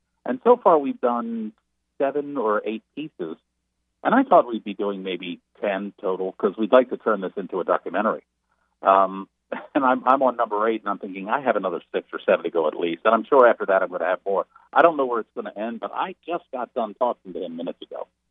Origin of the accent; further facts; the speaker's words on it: New Jersey, United States; Now, I'm from originally the Philadelphia area. I come from South Jersey.